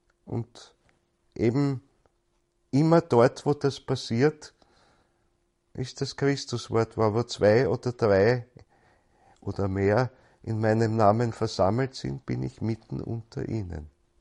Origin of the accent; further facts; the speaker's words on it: Austria; Bei uns in Österreich oder in Bayern oder was, glaube ich, ist auch noch geläufig woanders.